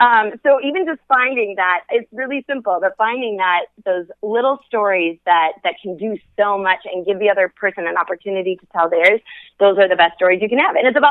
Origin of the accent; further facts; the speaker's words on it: Minnesota, United States; now in Phoenix, United States; And so I grew up in Minnesota, but now I live in Phoenix.